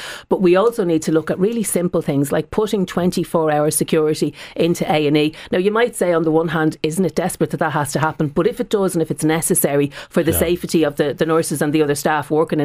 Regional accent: Dublin, Leinster, Ireland; I'm from Ballyfermot.

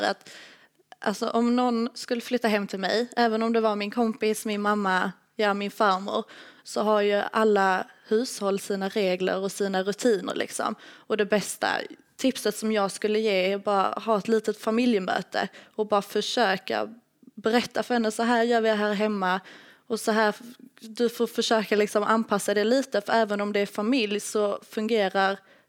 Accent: Lithuania; Jag kommer från Litauen

